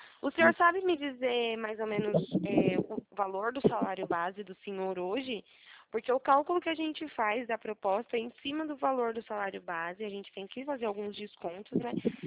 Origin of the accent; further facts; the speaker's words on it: Araras, São Paulo, Brazil; eu sou da cidade de Araras, interior do estado de São Paulo.